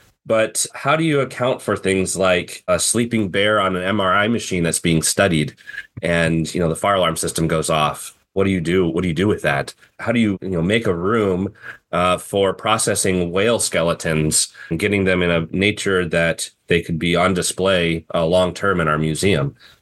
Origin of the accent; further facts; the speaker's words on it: Fairbanks, Alaska, United States; I was thankful to find an opening here in Fairbanks, my hometown, and the rest is history.